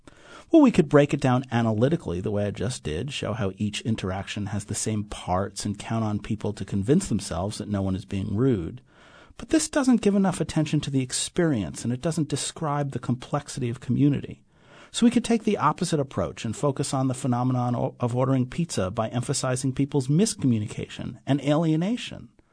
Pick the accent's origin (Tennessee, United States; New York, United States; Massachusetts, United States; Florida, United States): New York, United States; New York City; I'm from New York City.